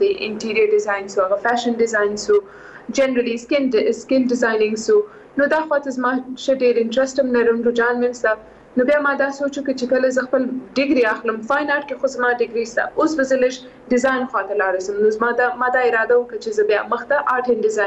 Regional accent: Quetta, Balochistan, Pakistan; moved away as an adult; also born or lived in Karachi; زه سیم په کوټي کې پیدا شوی

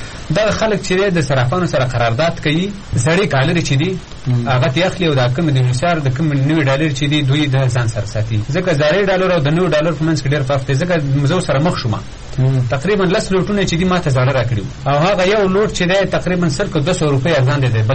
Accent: Afghanistan; now in Nangarhar, Afghanistan; مونږ په کنړ کښې نه اوسېږو مونږ دلته په دې ننګرهار کښې اوسېږو دا یو مشرقي دی دا یو افغانستان دی زه د افغانستان یم ما د افغانستان تذکره اخېستې ده

